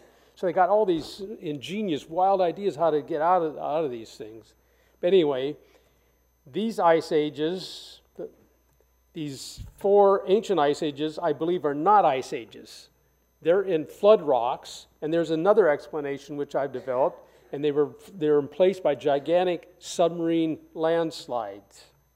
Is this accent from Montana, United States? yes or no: yes; Bozeman, Montana, United States; I'm from Bozeman, Montana, but my sister lives here, so I'm out here every year.